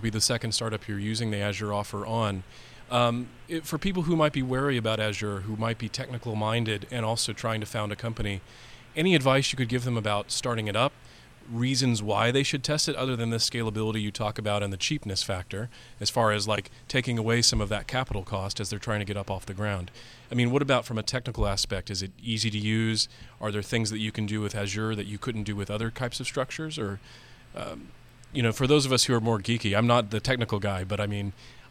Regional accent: San Francisco, California, United States; maybe I can try out one of the airports around my hometown in San Francisco

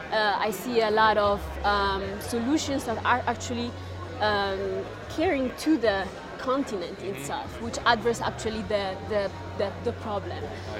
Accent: Eritrea; moved away as an adult; also born or lived in Milan; Yes, I'm from Eritrea.

